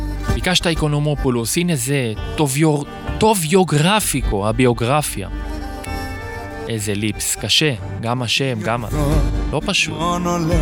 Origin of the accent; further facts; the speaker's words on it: Kiryat Ata, Haifa District, Israel; born there; כאן בקריית אתא, ממש קרוב, עיר הולדתי.